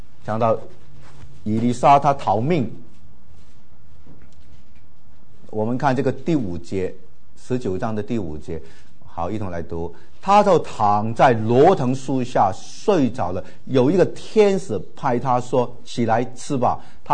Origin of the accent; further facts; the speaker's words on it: China; 我们是中国人啊，东方人